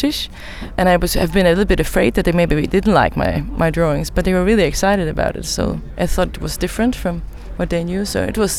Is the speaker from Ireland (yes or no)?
no; Aarhus, Central Denmark Region, Denmark; I'm an illustrator from Aarhus, Denmark